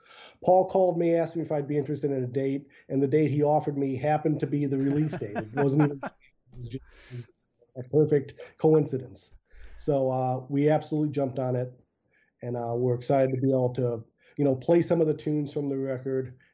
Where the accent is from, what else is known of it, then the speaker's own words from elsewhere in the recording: Valparaiso, Indiana, United States; I grew up in Valparaiso, Indiana, which is just around the lake, mm-hmm. on the across the state line.